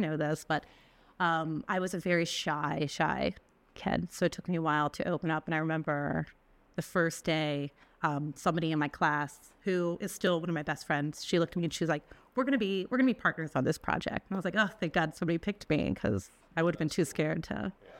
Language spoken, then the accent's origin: English; Woodbridge, Virginia, United States; Well, I grew up in Woodbridge, Virginia, so yeah. Northern Virginia. I'm one of nine children.